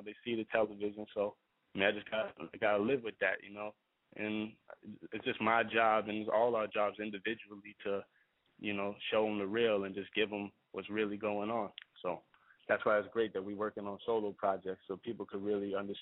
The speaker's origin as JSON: {"language": "English", "town": "Queens", "region": "New York", "country": "United States", "tie": "born or raised there", "said": "growing up in Queens, I come from just a regular middle-class family"}